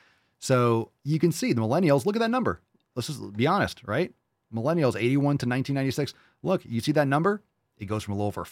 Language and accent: English; Connecticut, United States; I grew up in New England, Connecticut. So that's what we called it there.